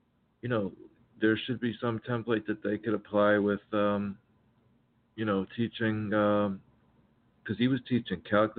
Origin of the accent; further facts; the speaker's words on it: Miami, Florida, United States; growing up in Miami, being a native of Miami, being born there and then growing up here